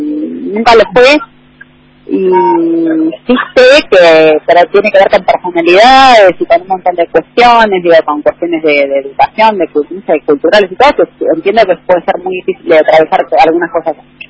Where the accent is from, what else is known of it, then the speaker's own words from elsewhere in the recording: Bahía Blanca, Buenos Aires Province, Argentina; born there; Nací en Bahía Blanca, casi circunstancialmente, porque mis viejos vivían ahí por el trabajo que tenía mi papá en ese momento, que mi papá era viajante.